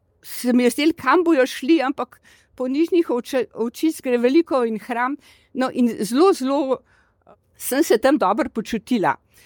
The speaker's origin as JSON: {"language": "Slovenian", "town": "Rova", "region": "Central Slovenia", "country": "Slovenia", "said": "iz Domžal, pravzaprav iz Rov, to je tam, kjer so rokovnjači."}